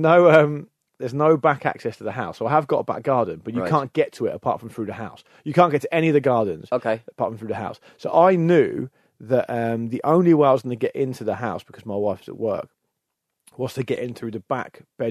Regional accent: Portsmouth, South East England, United Kingdom; I'm from Portsmouth, Peter, yes.

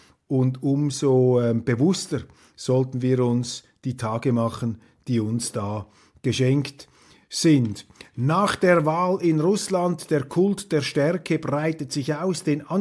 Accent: Switzerland; Und bei aller Zurückhaltung, die man sich als Schweizer da verlegen muss

